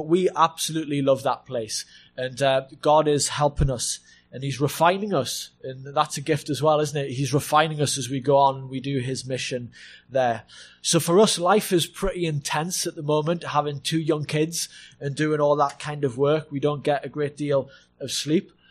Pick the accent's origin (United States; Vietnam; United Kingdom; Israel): United Kingdom; Newcastle, North East England; also born or lived in Wales; I'm from the West End of Newcastle. I was born there, and I lived in Wales for about a year and a half at university, and then came back, and I'm back in the West End of Newcastle. So we live in sunny Elswick.